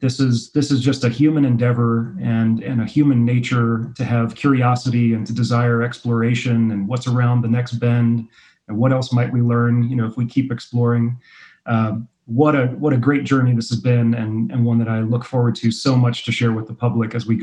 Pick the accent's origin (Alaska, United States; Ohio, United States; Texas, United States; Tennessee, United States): Ohio, United States; Cincinnati; also born or lived in Philadelphia, United States / Puerto Rico / Milwaukee, United States; I grew up, I was born in Philadelphia, and we moved as a family a number of times until settling in Cincinnati. So I've lived in Philadelphia, Puerto Rico, Milwaukee, Wisconsin, and then eventually in Cincinnati and really consider myself a Midwestern kid.